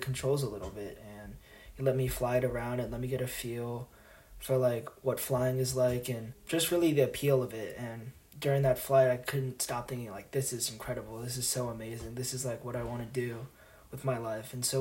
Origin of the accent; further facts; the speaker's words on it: Virginia, United States; that's really Southwest Virginia. Just being able to go out there and explore different places of my home state has been really cool.